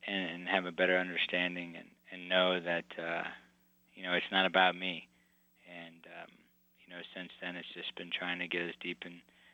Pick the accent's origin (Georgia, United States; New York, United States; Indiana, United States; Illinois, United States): Indiana, United States; I grew up in Indiana, and, you know, there's belief and understanding in God, but we didn't grow up in a church.